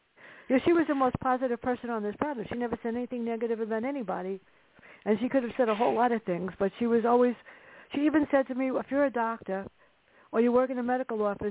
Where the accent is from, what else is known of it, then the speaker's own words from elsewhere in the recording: Bronx, New York, United States; And I wrote two stories growing up in the Bronx.